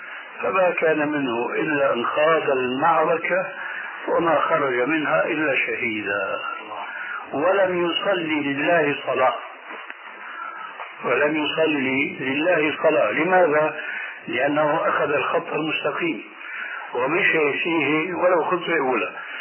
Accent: Damascus, Damascus Governorate, Syria; كما يقولون عندنا في دمشق بدها الدكتات

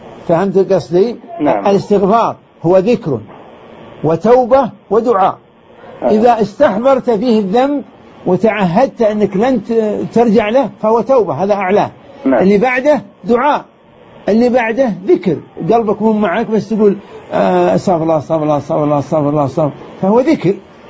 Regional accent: Saudi Arabia; والموية عندنا في السعودية الحمد لله رخيصة

